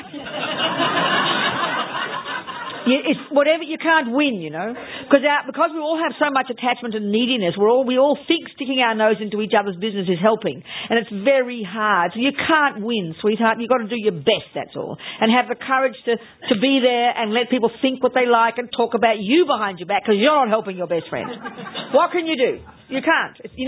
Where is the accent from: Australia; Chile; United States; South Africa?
Australia; I'm Australian. You see, we were allowed to be blunt.